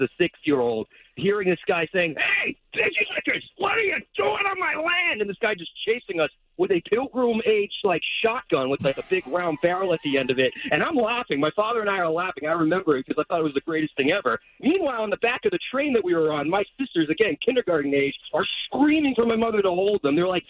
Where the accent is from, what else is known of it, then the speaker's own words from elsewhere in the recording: New Hampshire, United States; also born or lived in Anaheim; I was born in Anaheim, but my father and my mother moved us back to New England after... They got a job opportunity outside of Boston, and they raised me and my sisters in New Hampshire for, like, the next 21 years.